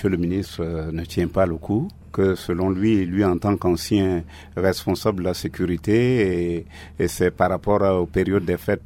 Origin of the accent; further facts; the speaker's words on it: Central African Republic; C'est pour vous dire que monsieur, je suis centrafricain, je connais les réalités de mon pays.